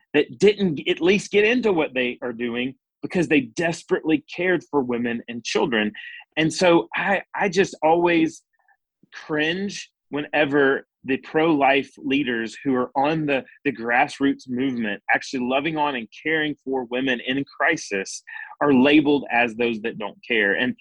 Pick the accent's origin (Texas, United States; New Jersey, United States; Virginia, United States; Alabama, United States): Alabama, United States; I had the opportunity to testify here in my home state of Alabama on our abortion ban